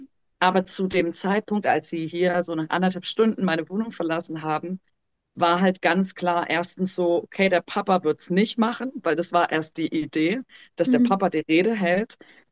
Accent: Freiburg, Baden-Württemberg, Germany; wir sind beide aus Freiburg, wir wohnen sogar in der Nähe.

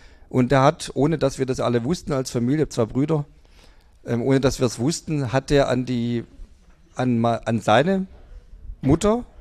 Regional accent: Kornwestheim, Baden-Württemberg, Germany; ich bin in Kornwestheim aufgewachsen

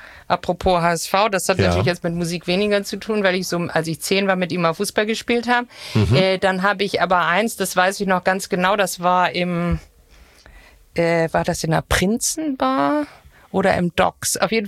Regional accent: Nienstedten, Hamburg, Germany; Ja, also ich bin in Nienstedten aufgewachsen.

